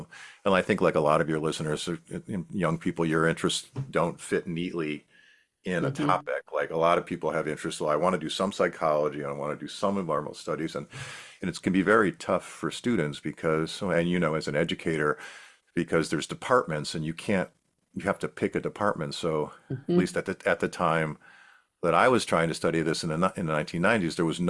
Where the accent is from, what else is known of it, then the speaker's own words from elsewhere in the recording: Buffalo, New York, United States; I grew up in Buffalo, New York, Western New York, and went to college in New York City.